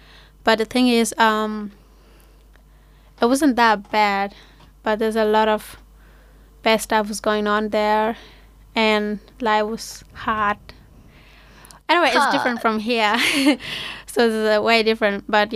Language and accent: English; Sudan; I'm from Sudan.